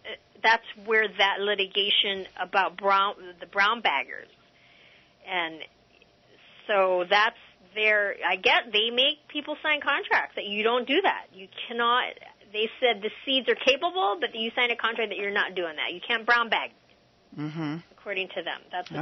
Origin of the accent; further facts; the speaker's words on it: Hawaii, United States; that story is so similar to Hawaii, where our, as the Hawaiian people, lands have been taken, privatized, taken over, and sugar or pineapple has been grown on it